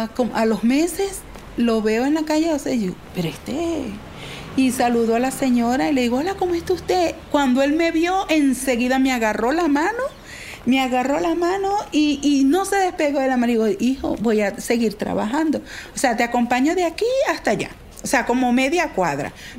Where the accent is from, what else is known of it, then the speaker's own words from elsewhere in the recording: La Victoria, Aragua, Venezuela; moved away; Bueno, nací en Venezuela, en una ciudad llamada La Victoria, estado Aragua. Allí me crié, allí estudié.